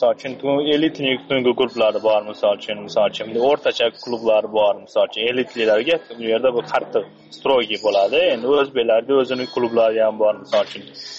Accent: Osh, Osh Region, Kyrgyzstan; now in Moscow, Russia; o'zi yoshim 20 da bo'lsa ham, soch o'zim O'shdanman, o'zi Rossiyada 8-9 yildan beri shu yerda, mana Moskvada.

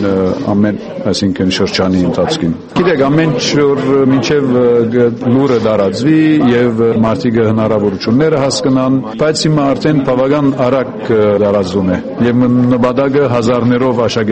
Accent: Damascus, Damascus Governorate, Syria; Ես արդեն Սիրիայից եմ, Դամասկոս գտնագիմ։

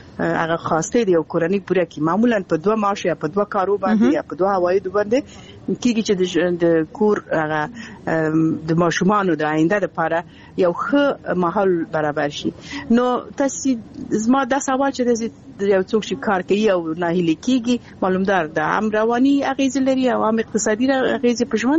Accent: Balkh, Afghanistan; ځکه چې زه اصلي اوسېدونکی د بلخ ولایت یم، د بلخ ولسوالۍ.

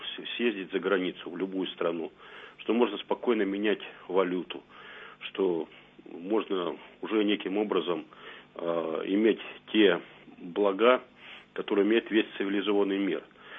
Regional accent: Novosibirsk Oblast, Russia; born there; Во-первых, я уроженец Маслянинского района.

